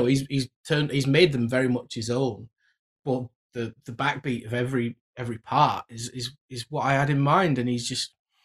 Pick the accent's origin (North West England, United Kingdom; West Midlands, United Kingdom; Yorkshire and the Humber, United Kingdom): Yorkshire and the Humber, United Kingdom; Methley; born there; I was born in Methley, which is near Castleford, Wakefield sort of area in West Yorkshire.